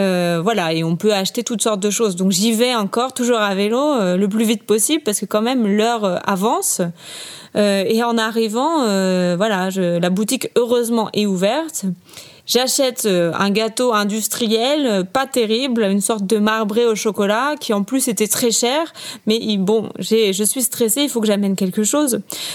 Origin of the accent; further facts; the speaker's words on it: Brittany, France; Alors comme je viens de Bretagne, évidemment, ce qui s'imposait, c'était de faire des crêpes.